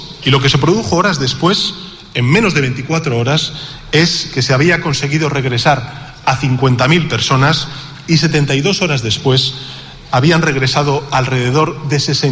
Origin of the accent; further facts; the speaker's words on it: Spain; como presidente del Gobierno de España y como ciudadano español